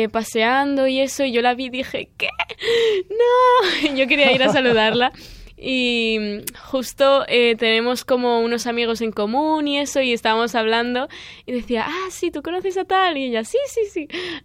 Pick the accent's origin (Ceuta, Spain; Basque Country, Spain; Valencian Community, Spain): Valencian Community, Spain; Porque encima que lo tenemos en Valencia, en mi tierra, claro.